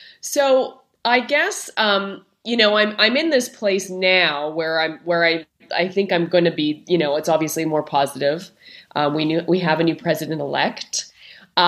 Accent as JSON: {"language": "English", "country": "Canada", "said": "So I'm Canadian, right?"}